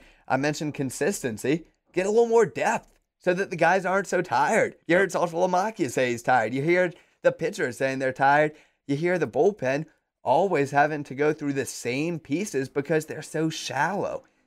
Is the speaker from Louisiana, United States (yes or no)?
yes; Louisiana, United States; three Baton Rouge police officers from my home state of Louisiana were slain